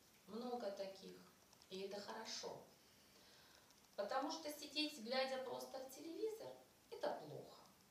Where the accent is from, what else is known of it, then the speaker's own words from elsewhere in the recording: Ukraine; я из Украины.